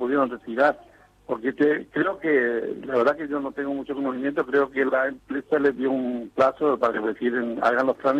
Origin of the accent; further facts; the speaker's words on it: El Rabón, Santa Fe, Argentina; Y yo nací aquí en El Rabón, me crié, y también mi viejo, mis abuelos, todo